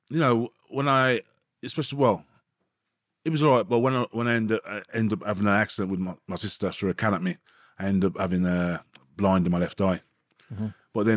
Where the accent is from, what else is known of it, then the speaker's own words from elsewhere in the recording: Birmingham, West Midlands, United Kingdom; also born or lived in Burton-on-Trent; Well, I was born in Burton-on-Trent, which is East Staffordshire, not far from Derby. And I moved to... we moved to Answorth, Birmingham, when I was about 4 or 5 years old.